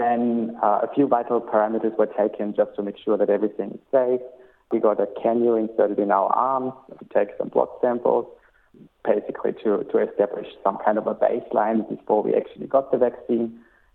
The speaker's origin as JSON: {"language": "English", "region": "Carinthia", "country": "Austria", "tie": "born or raised there", "lives_now": "-", "said": "So I'm originally from Austria, actually. I was born in a rather small town, I'd say, in the south of Austria, in the province of Carinthia, which literally lies on the border of Slovenia and Italy. And there I grew up."}